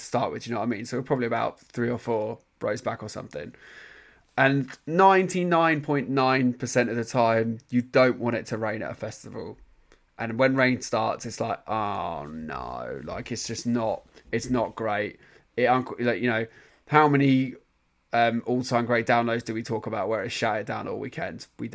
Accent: England, United Kingdom; The atmosphere wasn't quite what I was used to as an English metal fan.

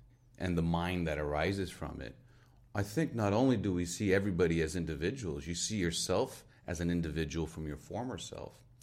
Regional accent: Los Angeles, California, United States; I'm from Los Angeles.

